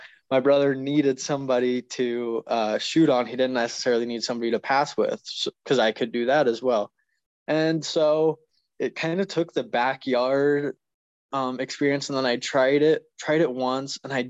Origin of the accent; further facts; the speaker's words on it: Havre, Montana, United States; I'm closer to the border than I am my hometown. It's the closest hometown everybody knows here. And Montana. It's Havre.